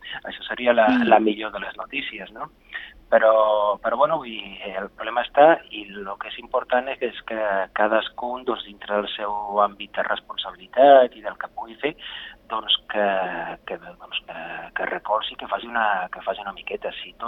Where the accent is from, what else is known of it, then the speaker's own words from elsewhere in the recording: Andorra; Jo soc d'Andorra i, evidentment